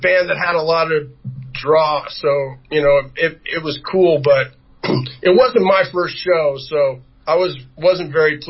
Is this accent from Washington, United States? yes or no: yes; Kirkland, Washington, United States; I grew up in Kirkland, Washington.